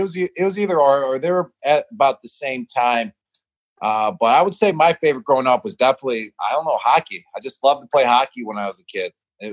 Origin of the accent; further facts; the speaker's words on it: Buffalo, New York, United States; I love the action of hockey, especially growing up in Buffalo.